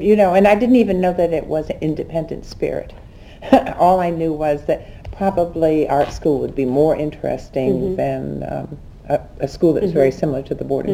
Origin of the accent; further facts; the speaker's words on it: Pittsfield, Massachusetts, United States; born there; I was born in Pittsfield, Massachusetts in 1934.